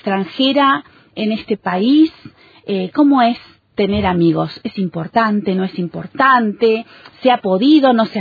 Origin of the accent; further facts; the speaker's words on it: Uruguay; Y entonces, ¿los uruguayos somos bueno